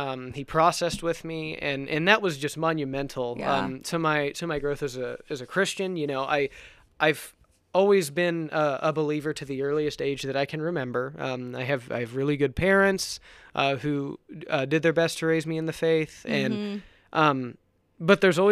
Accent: Ohio, United States; Yes, I am an Appalachian boy. I grew up in southeastern Ohio, about 10 miles from the Ohio River, bordering West Virginia.

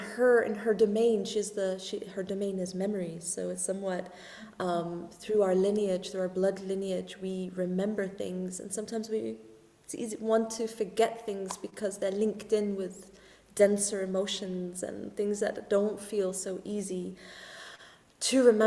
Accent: Egypt; I am half Egyptian. I grew up in Egypt for a part of my life

